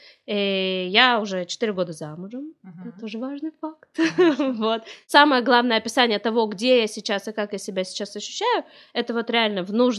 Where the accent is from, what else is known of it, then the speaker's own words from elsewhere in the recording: Rostov-on-Don, Rostov Oblast, Russia; also born or lived in Ukraine; Ну, может быть, немножко мой говор. Вот. Так всю жизнь я прожила в городе Ростове-на-Дону. Я всю жизнь знала, что я еврейка.